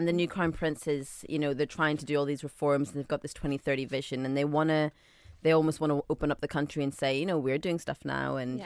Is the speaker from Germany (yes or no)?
no; Northern Ireland, United Kingdom; also born or lived in Sudan / Scotland; now in London, United Kingdom; I always had this identity sort of being Sudanese, growing up in Northern Ireland, then moving to Scotland and now living in London.